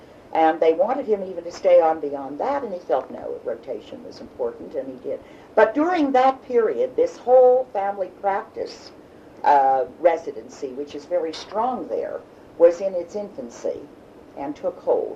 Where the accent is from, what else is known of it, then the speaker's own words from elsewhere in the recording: Pittsburgh, Pennsylvania, United States; Yes, well, I grew up in Oakland.